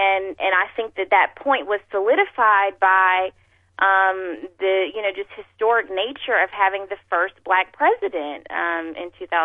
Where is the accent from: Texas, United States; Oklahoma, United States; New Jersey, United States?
Texas, United States; I talk about this a lot kind of online in terms of being a Texan, and I can tell you how much my county has changed, you know, since I grew up here